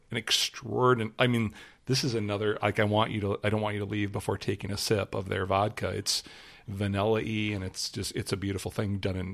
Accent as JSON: {"language": "English", "town": "Spooner", "region": "Wisconsin", "country": "United States", "tie": "born or raised there", "said": "Because my hometown area of Spooner, Wisconsin, there's a new brewery coming into town."}